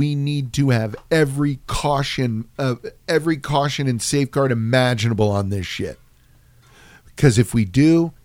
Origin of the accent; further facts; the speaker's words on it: San Antonio, Texas, United States; Growing up in San Antonio, I think, gave me more of a respect for that kind of shit